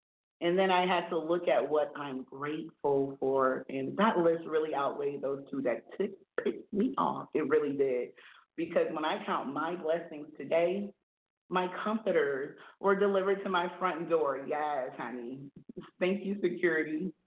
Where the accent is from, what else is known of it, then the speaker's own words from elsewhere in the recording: United States; Yes, I am from America.